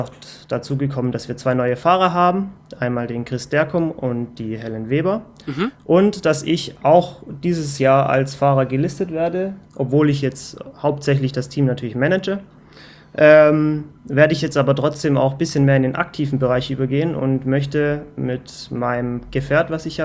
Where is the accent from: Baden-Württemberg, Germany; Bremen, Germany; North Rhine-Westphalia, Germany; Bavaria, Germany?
Baden-Württemberg, Germany; Reutlingen; bei Stuttgart, südlich von Stuttgart, genau. In Reutlingen bin ich aufgewachsen, also ich bin gebürtiger Reutlinger. Ja. Reutlingen aufgewachsen, bin dann ja nach Freiburg gezogen und jetzt nach dem Unfall wieder hierher gekommen.